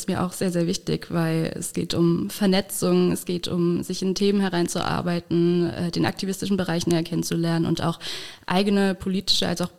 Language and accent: German; Saarland, Germany; Ich komme aus dem Saarland, ich bin gar kein Moselkind, ich bin Saarkind.